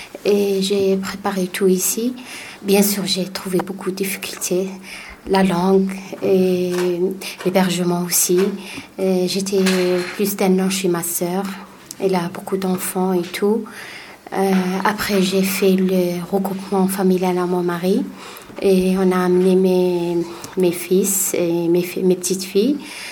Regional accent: Algeria; moved away as an adult; now in France; Je suis algérienne, nationalité algérienne.

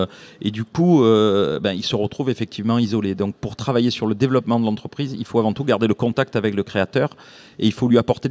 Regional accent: Marseille, Provence-Alpes-Côte d'Azur, France; je suis natif de Marseille

